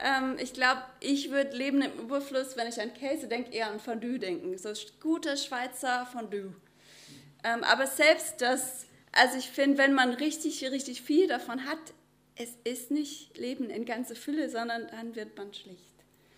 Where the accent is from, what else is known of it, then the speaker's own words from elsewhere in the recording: United States; German is a second language; Ich komme aus den USA, falls ihr das noch nicht gehört habt.